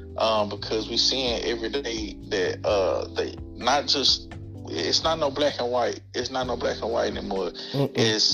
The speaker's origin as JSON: {"language": "English", "town": "Dallas", "region": "Texas", "country": "United States", "said": "Man, I'm from Highland Hills and Oak Cliff."}